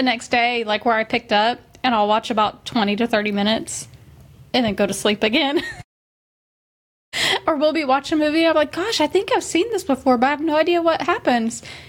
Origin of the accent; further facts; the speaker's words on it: Oklahoma, United States; moved away; And I took Texas history, so when I came to Texas from Oklahoma, a lot of my history didn't count as a credit.